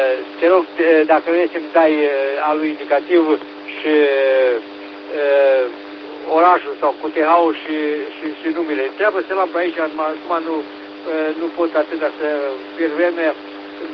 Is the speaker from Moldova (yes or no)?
no; Nicolinț, Vojvodina, Serbia; Cum e și Nicolințu, de unde sunt eu, aici e stat românesc.